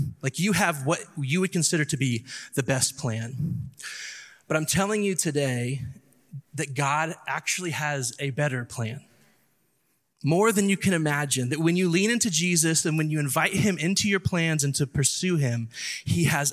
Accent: the South, United States; accent: Southern; Is my Southern accent coming out with that?

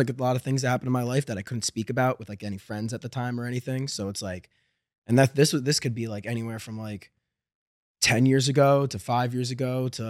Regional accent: Monroe, New York, United States; now in Los Angeles, United States; Monroe, Woodbury, about an hour north of the city.

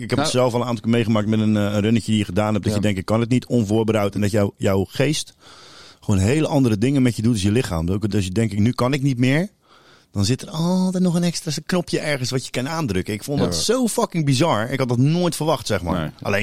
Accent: Ghana; Dutch is a second language; maar ik kom uit Ghana

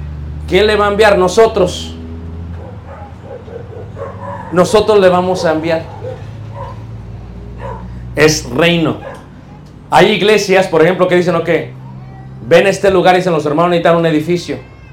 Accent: Mexico City, Mexico; Y yo cuando era pequeño, en Ciudad de México, agarraba chapulines

